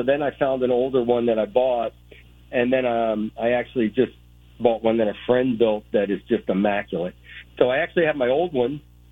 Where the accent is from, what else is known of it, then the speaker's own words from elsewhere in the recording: New England, United States; The reason I went to New England, besides being my hometown, my daughter was going to be a senior in high school